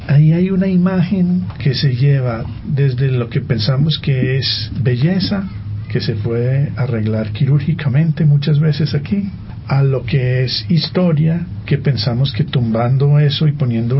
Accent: Antioquia, Colombia; siendo tan enamorados como somos de nuestra identidad como paisas

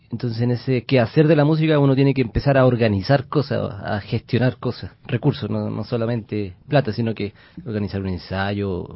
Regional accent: Santiago, Santiago Metropolitan, Chile; born there; en ese contexto nací yo, en Santiago, bien violento

